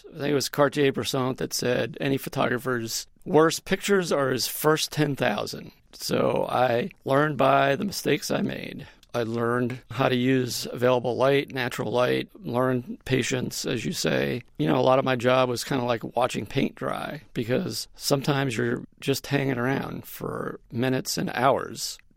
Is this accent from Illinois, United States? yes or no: no; Massachusetts, United States; I think the influence that I had growing up in Massachusetts came from my parents.